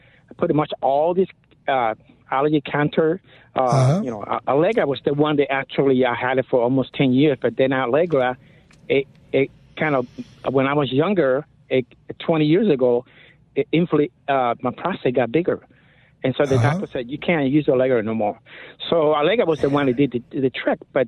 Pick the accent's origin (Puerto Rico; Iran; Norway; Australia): Puerto Rico; now in United States; I'm actually from Puerto Rico. In Puerto Rico, I never have any allergies